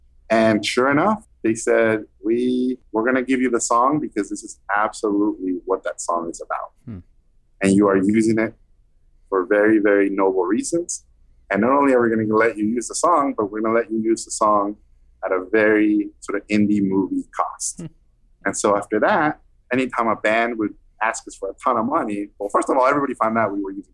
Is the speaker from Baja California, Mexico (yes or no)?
yes; Tijuana, Baja California, Mexico; And I grew up on the border. I grew up in Tijuana, which is, you know, the last corner of Latin America.